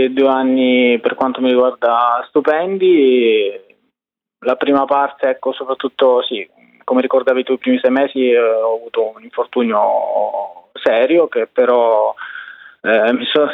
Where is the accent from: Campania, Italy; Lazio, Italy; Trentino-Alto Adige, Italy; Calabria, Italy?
Calabria, Italy; Locri; now in Parma, Italy; sono cresciuto giù in Calabria, a Locri, in questo paesino sul mare.